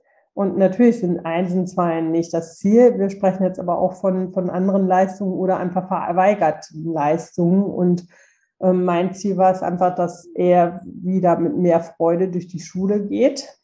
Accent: North Rhine-Westphalia, Germany; Ich komme aus Nordrhein-Westfalen

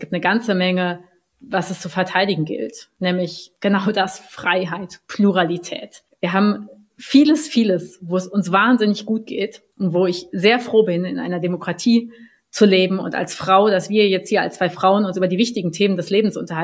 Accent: West Germany, Germany; Also Ich bin Jahrgang 82, das heißt, ich kann von mir nicht sagen, dass ich in Bonn dabei war und ich bin aus dem Westen.

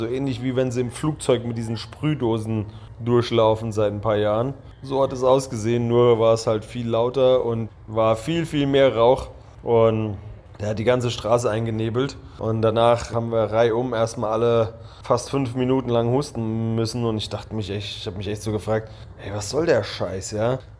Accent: Gilgit-Baltistan, Pakistan; in Gilgit-Baltistan, wo ich herkomme, gut funktioniert hat

